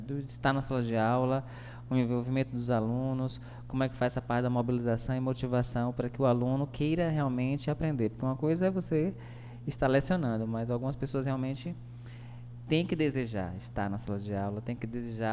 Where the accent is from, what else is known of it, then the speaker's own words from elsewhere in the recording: Feira de Santana, Bahia, Brazil; Eu sou baiano, de Feira de Santana.